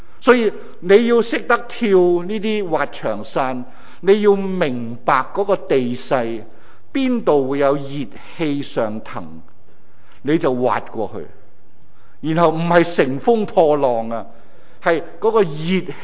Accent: Hong Kong

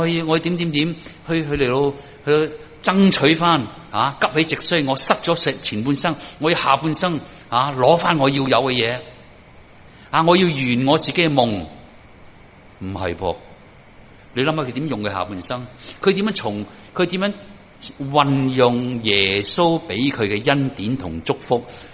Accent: China

